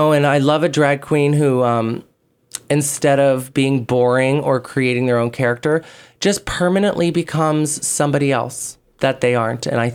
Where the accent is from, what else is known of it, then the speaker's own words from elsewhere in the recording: Iowa, United States; Well, I come from Iowa and I come from a lineage of farmers